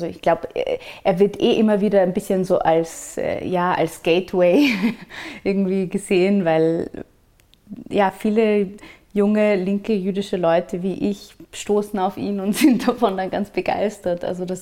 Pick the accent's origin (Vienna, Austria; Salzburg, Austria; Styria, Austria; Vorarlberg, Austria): Vienna, Austria; Also ich bin säkulär jüdisch aufgewachsen in Wien